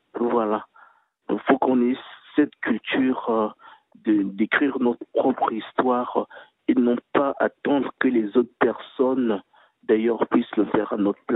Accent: Republic of the Congo; Bonjour, je suis du Congo Brazzaville et de la République du Congo pour le plus simplement possible.

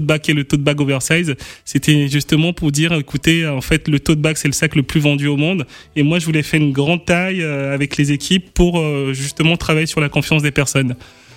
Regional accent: Benin; Je suis originaire du Bénin.

